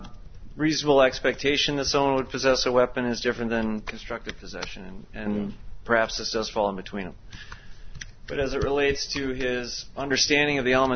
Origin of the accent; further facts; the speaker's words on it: Madison, Wisconsin, United States; I'm from Madison, Wisconsin.